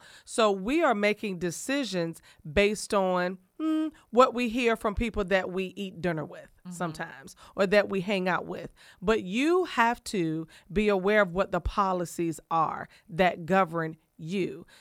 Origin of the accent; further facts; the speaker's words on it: Cuckoo, Virginia, United States; up in Cuckoo, Virginia. So I just wanted to shout out Cuckoo, Virginia.